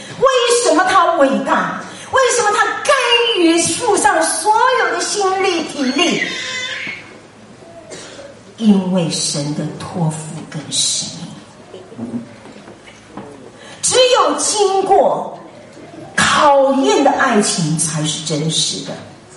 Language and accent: Chinese; Shandong, China; now in United States; 我是山东人，讲究男女授受不亲